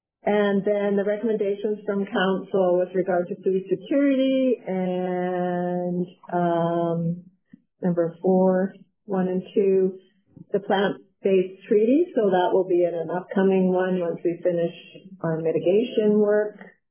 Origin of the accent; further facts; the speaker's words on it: Qualicum Beach, British Columbia, Canada; I grew up in Qualicum Beach, in nature and loving nature